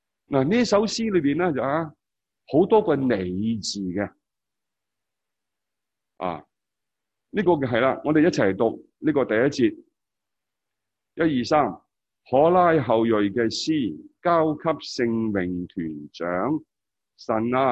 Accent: Hong Kong; 我哋香港人过去呢5年啦

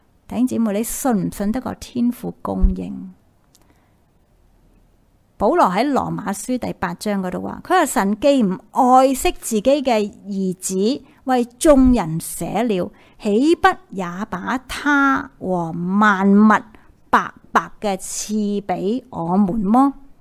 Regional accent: Hong Kong; 好似我哋香港人有嘅好厚嘅被，因为本来平时唔需要

